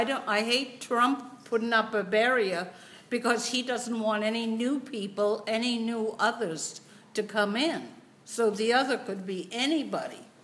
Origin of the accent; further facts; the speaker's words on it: Maine, United States; also born or lived in Canada; Mine is Passamaquoddy. I'm an Indian from Maine and Canada, and my father was Irish